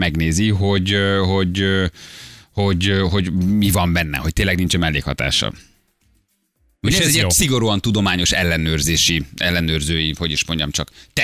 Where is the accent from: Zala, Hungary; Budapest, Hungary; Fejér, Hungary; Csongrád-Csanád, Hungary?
Budapest, Hungary; Ó, hát kedvenc helyem, ott nőttem föl.